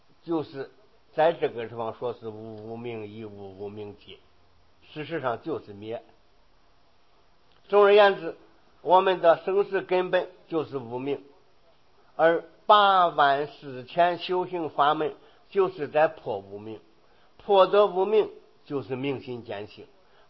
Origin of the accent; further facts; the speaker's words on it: China; 我们中国人